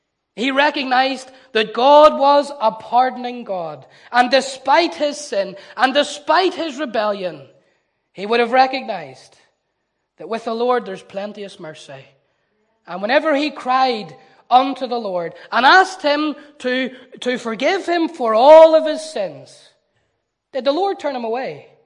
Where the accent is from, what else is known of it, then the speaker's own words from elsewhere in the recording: Newtownards, Northern Ireland, United Kingdom; He was from Newtownards. He was from my hometown. In fact, he was reared just a few streets away from where I was born and where I was brought up.